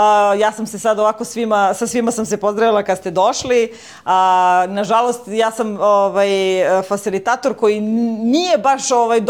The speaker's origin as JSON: {"language": "Serbian", "town": "Niš", "region": "Southern and Eastern Serbia", "country": "Serbia", "said": "Ja dolazim iz Niša, nisam od daleko došla."}